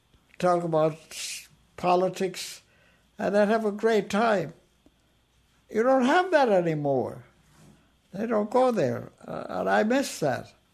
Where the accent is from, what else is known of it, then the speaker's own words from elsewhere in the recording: Ireland; growing up in Ireland